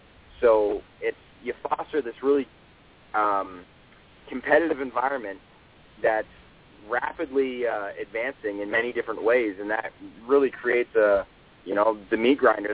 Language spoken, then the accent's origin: English; Canada; Canadian athletes are no joke. I mean, we're just as good as athletes as everybody else.